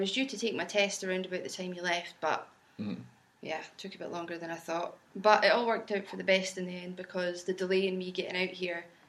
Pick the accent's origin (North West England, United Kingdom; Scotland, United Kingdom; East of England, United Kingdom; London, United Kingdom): Scotland, United Kingdom; Edinburgh; now in Glasgow, United Kingdom; Originally I'm from Edinburgh, but I've lived in Glasgow for the last couple of years now